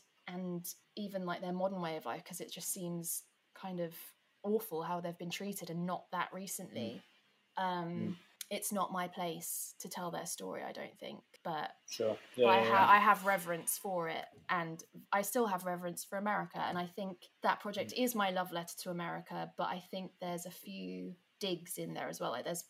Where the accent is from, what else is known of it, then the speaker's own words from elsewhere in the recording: United Kingdom; And I think as British people, we now have a better understanding